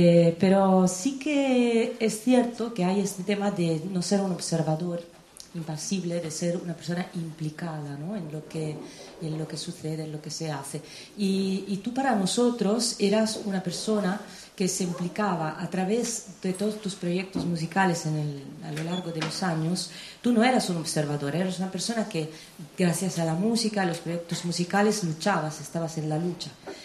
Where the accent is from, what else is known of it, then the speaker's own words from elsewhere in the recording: Rome, Lazio, Italy; Yo soy de Rebibbia, como seguramente sabéis, que es un barrio muy guay, pero es un barrio que no tiene mucha agitación cultural, es un barrio un poco cerrado